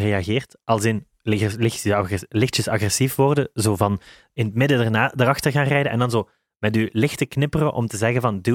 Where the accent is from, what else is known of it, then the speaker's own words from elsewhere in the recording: Bree, Limburg, Belgium; We zijn van Bree. Mijn moeder is van Bree.